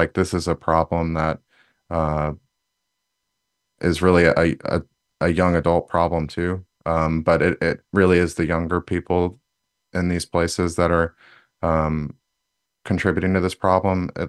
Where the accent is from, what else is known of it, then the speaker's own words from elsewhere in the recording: Alabama, United States; You know, I'm from Alabama and I live in New York now.